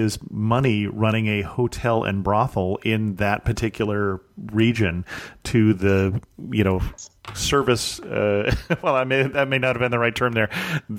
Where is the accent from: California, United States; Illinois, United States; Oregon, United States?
California, United States; my grandparents were in Colorado, and I grew up in California